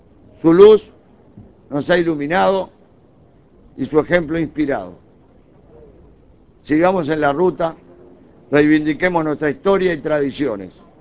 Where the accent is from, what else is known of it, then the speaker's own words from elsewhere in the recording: Uruguay; Queremos destacar el orgullo que como uruguayos sentimos con la emblemática reapertura de la empresa Funza.